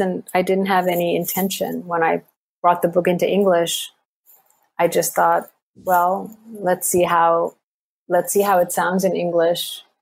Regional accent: United States; You know, I knew this from growing up in the United States.

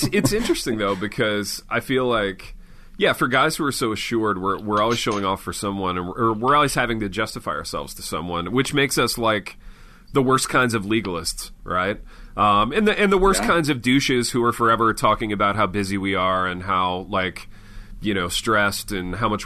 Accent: Midwest, United States; And this is me speaking as a Midwesterner.

